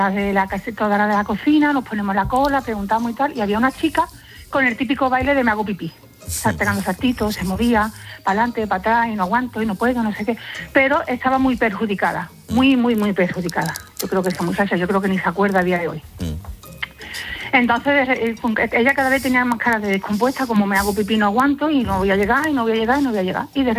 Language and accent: Spanish; Jerez de la Frontera, Andalusia, Spain; Yo soy de Jerez, la feria de Jerez.